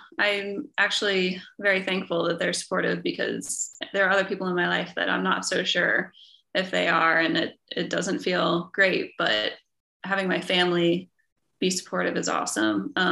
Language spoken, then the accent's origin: English; Dayton, Ohio, United States; I grew up in Dayton, Ohio. Not very exciting at all. No mountains. Not really any hills either.